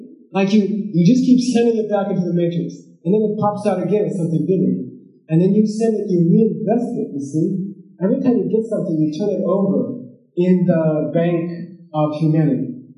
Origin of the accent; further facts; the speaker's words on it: California, United States; I was from California. I wanted to surf in Del Mar.